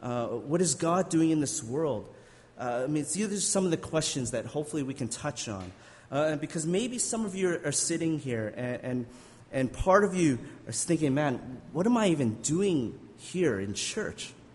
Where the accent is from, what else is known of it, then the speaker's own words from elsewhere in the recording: Regina, Saskatchewan, Canada; I grew up in Alliance Church back in Regina when I grew up.